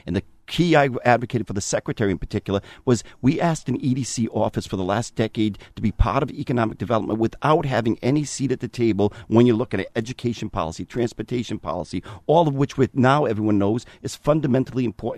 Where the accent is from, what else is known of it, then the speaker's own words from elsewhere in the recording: Providence, Rhode Island, United States; I'm a child of Providence, born and raised in Providence, lived in Providence all my life.